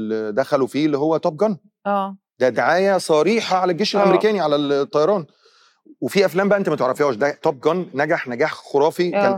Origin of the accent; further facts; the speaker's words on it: Egypt; لهجتنا دي معروفه من الافلام